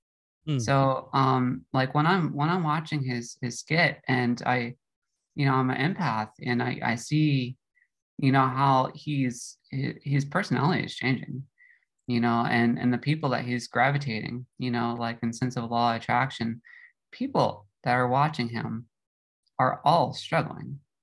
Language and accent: English; United States; You know, I'm an American, and I'm the baby, and I'm out of my element.